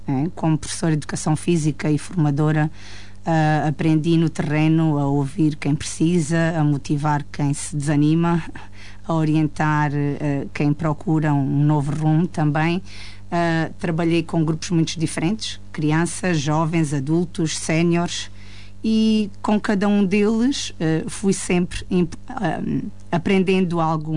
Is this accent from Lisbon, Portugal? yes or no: no; Vidigueira, Beja, Portugal; entrei porque gosto da minha terra e porque acredito que a Vidigueira merece mais.